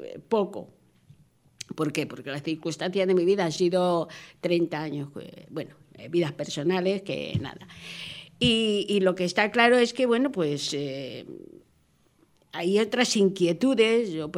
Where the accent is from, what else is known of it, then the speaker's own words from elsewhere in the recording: Madrid, Community of Madrid, Spain; yo soy de Madrid, nacida en Madrid, por parte de padre castiza. Lo que pasa es que mi padre se fue a hacer la mili a Ceuta, mi madre era una migrante de Málaga y ya pues hay una mezcla.